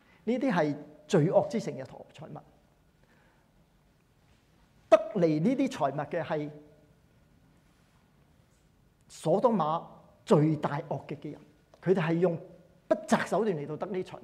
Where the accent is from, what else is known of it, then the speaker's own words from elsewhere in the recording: Hong Kong; 如果我们香港人